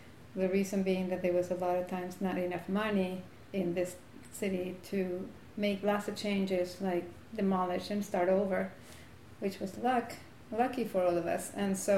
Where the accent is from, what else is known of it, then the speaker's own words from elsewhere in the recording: Caracas, Capital District, Venezuela; now in Hudson, United States; I was born in Caracas, Venezuela. I went to New York City, went to Berkeley in 1973. New York City stayed in 1974. And I've been living in New York State since then.